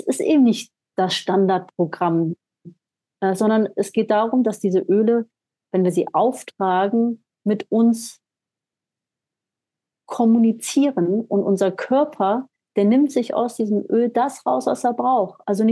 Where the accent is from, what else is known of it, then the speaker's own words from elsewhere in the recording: Germany; ja, ich komme aus Deutschland, ne?